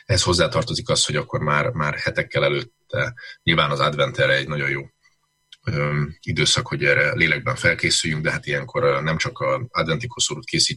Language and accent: Hungarian; Budapest, Hungary; Én Kispesten nőttem föl